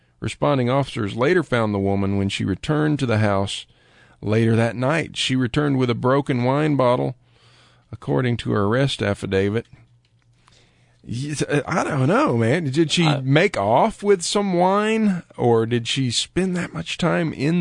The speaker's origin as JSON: {"language": "English", "town": "Lakeland", "region": "Florida", "country": "United States", "tie": "born or raised there", "said": "Lakeland, Florida, my hometown."}